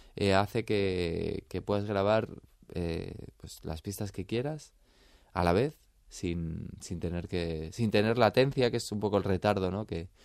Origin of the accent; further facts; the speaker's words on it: Spain; Venimos de España, vamos a México